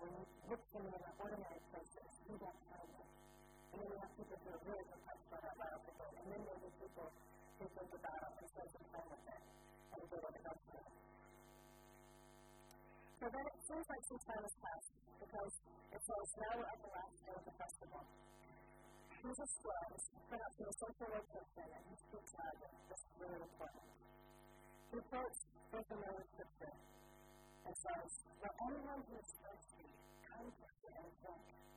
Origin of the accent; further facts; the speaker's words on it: United States; I grew up with them in America, the magic eye books